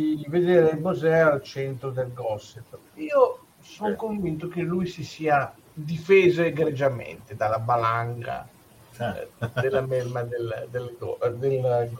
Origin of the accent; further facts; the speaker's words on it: Genoa, Liguria, Italy; Io sono genovese